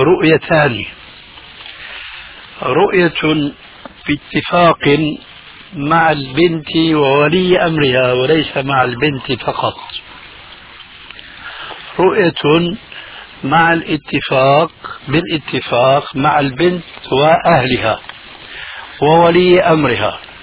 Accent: Syria; هذا يسمى عندنا في سوريا بالمشرقة، أي السطح الذي ينشر فيه أو عليه الغسيل

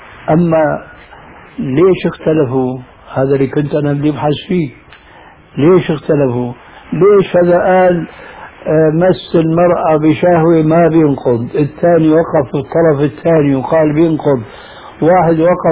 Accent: Syria; أنا نشأت حنفي المذهب في سوريا من أب حنفي وعالم جليل كمتبع للمذهب

